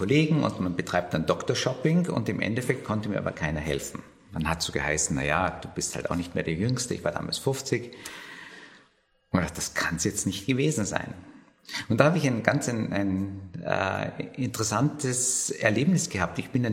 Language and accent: German; Salzburg, Austria; Ja, ich komme aus Salzburg, bin klassischer Unfallchirurg